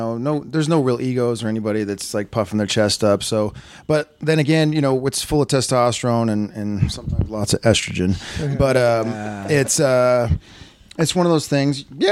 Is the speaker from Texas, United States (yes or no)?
no; Las Vegas, Nevada, United States; I grew up out here in Vegas.